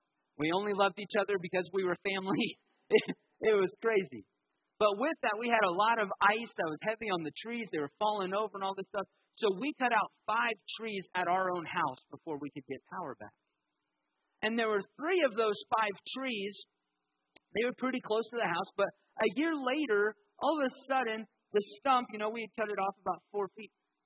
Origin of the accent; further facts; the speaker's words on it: Tornado Alley, United States; I come from Tornado Alley, where the night before Kenzie and I moved here, we had a tornado hit our backyard